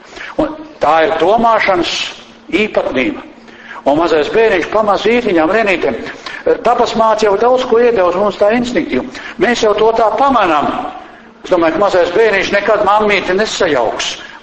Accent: Valmiera, Valmiera Municipality, Latvia; Es arī atceros, es atbraucu no Pāķiem, no Valmieras, vai ne?

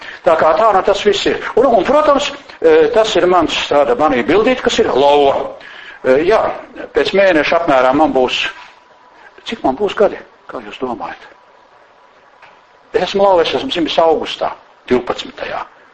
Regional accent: Valmiera, Valmiera Municipality, Latvia; also born or lived in Valka; es esmu Valmieras puika. Esmu Valmierā skola pabeidz, un 1960. Gadā, pagājušā gadsimtā, es atbraucu uz Rīgi

